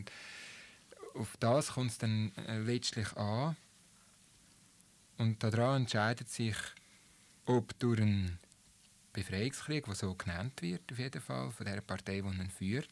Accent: Switzerland; Also, just auch wir als Schweizer müssen das doch ehrlich eingestehen.

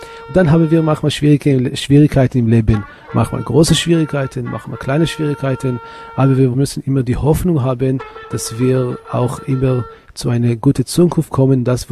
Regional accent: Israel; German is a second language; Ich komme aus Israel und ich habe auch eine kurze Zeit in Jerusalem gelebt.

